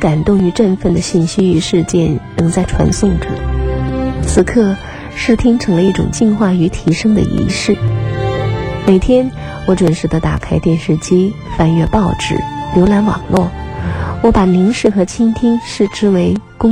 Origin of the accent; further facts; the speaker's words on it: China; 有一个共同的称谓把我们连在了一起，我们都是中国人。